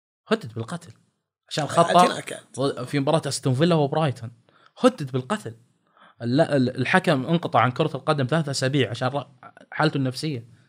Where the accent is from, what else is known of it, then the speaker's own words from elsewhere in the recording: Saudi Arabia; على اي شيء موجود عندنا بالسعوديه نربطه في العالم